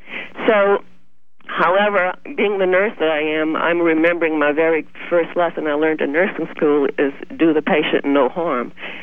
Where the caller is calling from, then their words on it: Chauvin, Louisiana, United States; from Chauvin.